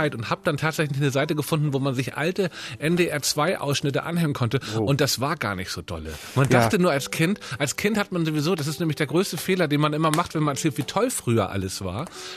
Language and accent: German; Northern Germany, Germany; ich bin aus Norddeutschland